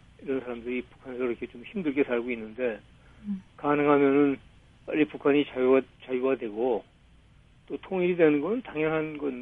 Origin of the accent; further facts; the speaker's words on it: South Korea; 나는 한국 사람이라서 열심히 해야 된다.